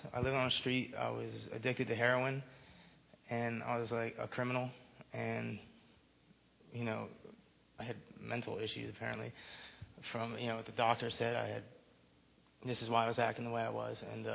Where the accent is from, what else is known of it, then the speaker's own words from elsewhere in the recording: New Jersey, United States; I'm 29. Born and raised in New Jersey.